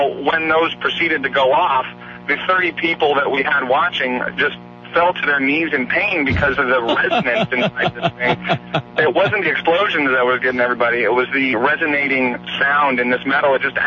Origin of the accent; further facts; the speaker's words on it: Colorado, United States; and I'm actually from Colorado, drove up to Wyoming, got tons of completely illegal fireworks